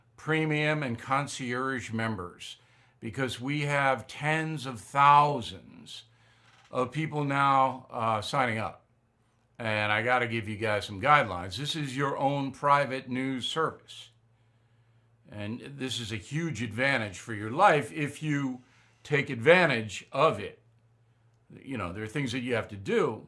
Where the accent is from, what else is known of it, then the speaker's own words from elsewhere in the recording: United States; As an American, not as a journalist or anything like that, I think the federal government's doing what it can do.